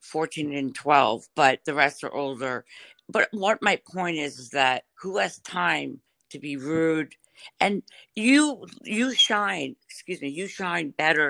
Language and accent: English; New York, United States; We were thrilled because we're all from New York and stuff.